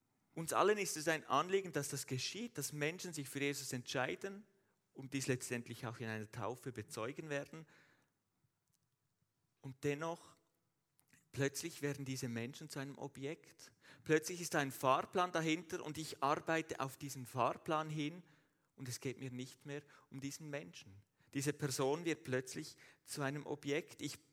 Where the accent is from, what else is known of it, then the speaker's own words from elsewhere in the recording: Switzerland; Wenn ich das Wort investieren höre, als Schweizer sowieso, dann geht es doch um Geld.